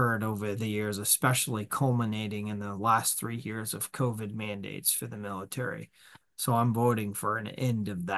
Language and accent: English; United States; I want to see them to have the privileges and the honors that I had as a young man growing up in America.